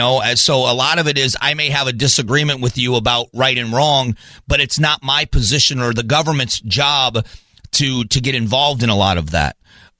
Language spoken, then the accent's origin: English; Fort Myers, Florida, United States; I grew up in the South. I'm broadcasting from my hometown. I'm in Fort Myers, Florida.